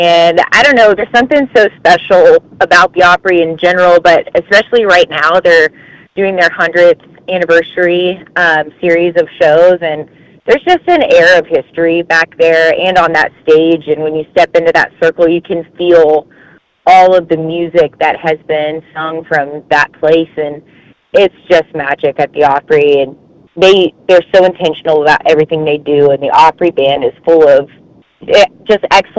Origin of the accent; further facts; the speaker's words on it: Texas, United States; I grew up, and I'm from Texas originally. My family had a ranch on the Oklahoma-Texas line, so I just grew up in the cattle business